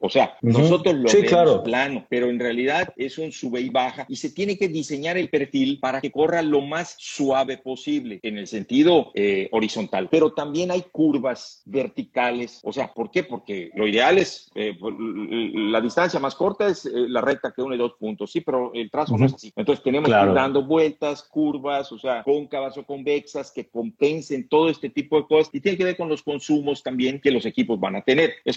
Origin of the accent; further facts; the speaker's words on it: Mexico; firmamos, digo, como mexicano